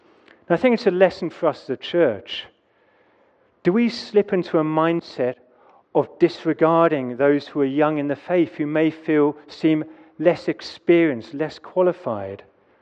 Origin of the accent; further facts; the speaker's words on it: United Kingdom; And so breaking news this morning, being British doesn't qualify us to be in God's kingdom.